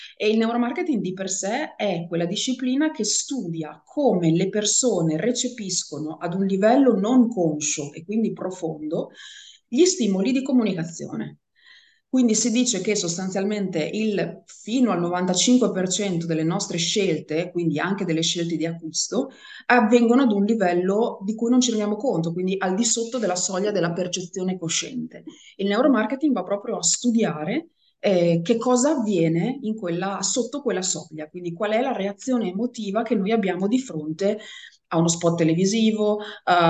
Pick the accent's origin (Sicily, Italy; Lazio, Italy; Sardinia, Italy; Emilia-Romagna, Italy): Emilia-Romagna, Italy; Bologna; siamo a Bologna e forse si sente anche un po' dal mio accento.